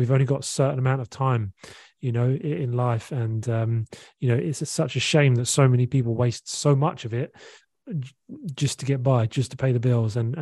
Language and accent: English; Eastbourne, South East England, United Kingdom; moved away as an adult; also born or lived in Australia; I was born in a place called Eastbourne in Sussex, which is on the south coast of England. And then I spent the first 24, 25 years of my life there. Then I lived in Australia for 2 years in the western suburbs of Sydney